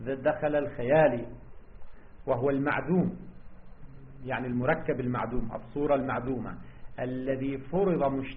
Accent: Lebanon; هذا ما يعرف عندنا في لبنان بشقائق النعمان

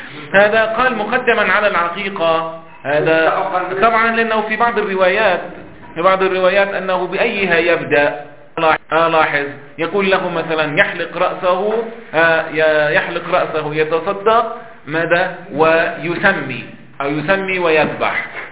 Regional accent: Lebanon; نعم، لا سيما عندنا في لبنان هذا يعد عيبا كبيرا

